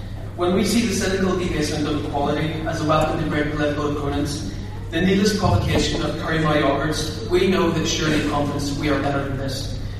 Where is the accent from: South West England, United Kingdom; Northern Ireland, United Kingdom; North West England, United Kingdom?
Northern Ireland, United Kingdom; Belfast; born or raised there